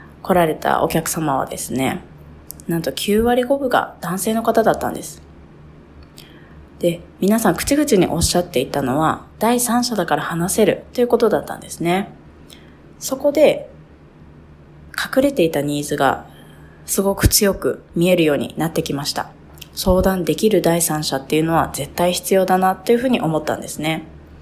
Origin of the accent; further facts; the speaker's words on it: Kumamoto, Japan; 私は熊本出身なんですけれども